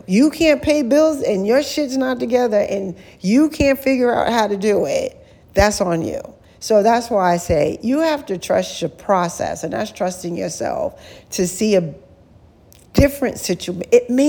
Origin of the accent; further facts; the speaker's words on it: New York, United States; now in Atlanta, United States; But I'm from New York. And every now and then, I got to remind myself, I am not from Georgia. I'm a New Yorker. I'm a New Yorker. I'm a Long Island girl.